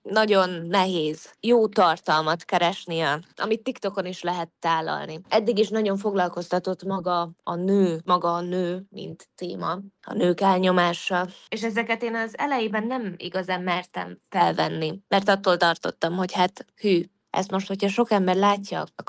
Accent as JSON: {"language": "Hungarian", "region": "Vojvodina", "country": "Serbia", "tie": "born or raised there", "said": "Délvidéki magyarként én így beszélek. Persze folyamatosan művelem, és művelni kell a beszédünket, de jó érzés, hogy ide születtem, így beszélhetek, ahogy most."}